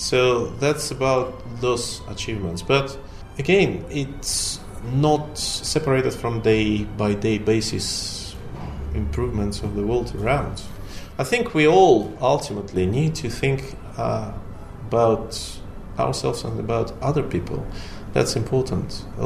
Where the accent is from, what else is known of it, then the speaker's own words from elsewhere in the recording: St. Petersburg, Saint Petersburg, Russia; I'm trying to plan to stay at my hometown in St. Petersburg to catch some of the World Cup games down there.